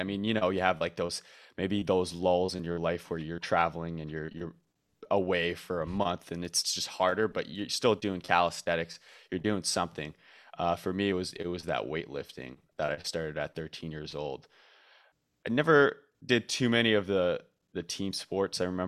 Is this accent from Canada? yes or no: yes; Montreal, Quebec, Canada; I'm actually from Montreal, Canada.